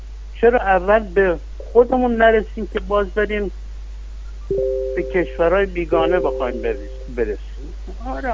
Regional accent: Abadan, Khuzestan, Iran; من بهت میگم از آبادان اومدم، من ایرانیم

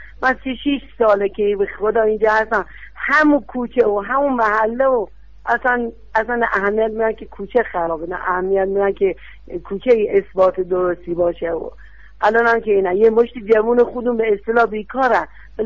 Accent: Yazd, Iran; من خودم بچه یزدم بچه، ولی 32 ساله اینجا هم خب

